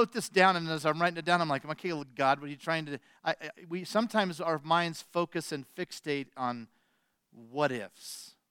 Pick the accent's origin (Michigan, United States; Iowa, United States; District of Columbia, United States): Iowa, United States; Des Moines; My mom, I grew up in the Wesleyan Church back in Des Moines, Iowa.